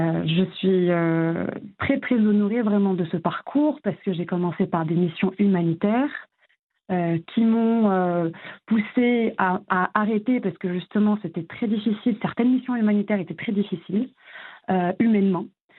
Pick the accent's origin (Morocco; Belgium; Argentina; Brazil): Morocco; Casablanca, Casablanca-Settat; moved away as an adult; now in Paris, France; Alors moi, je suis arrivée en 2009 en France. J'ai étudié à Casablanca, j'ai grandi à Casablanca. J'ai passé mes études jusqu'au bac au Maroc.